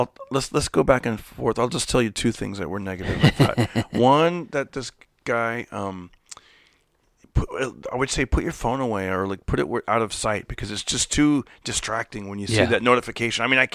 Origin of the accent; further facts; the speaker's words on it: Fresno, California, United States; Yeah, yeah. I grew up in Fresno.